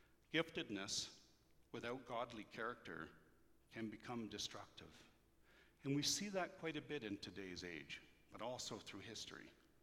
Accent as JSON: {"language": "English", "region": "Nova Scotia", "country": "Canada", "tie": "born there", "also_born_or_lived": "France / Germany", "said": "I was born in Nova Scotia, and my father served in the Royal Canadian Air Force."}